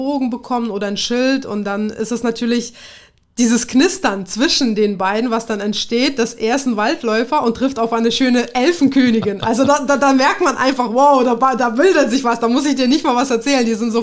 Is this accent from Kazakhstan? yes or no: yes; Kazakhstan; Ich komme ja aus Kasachstan ursprünglich